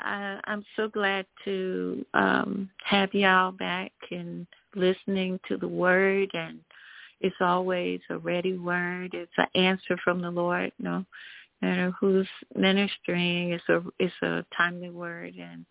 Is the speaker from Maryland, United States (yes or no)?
no; Atlanta, Georgia, United States; Atlanta. I'm from Georgia.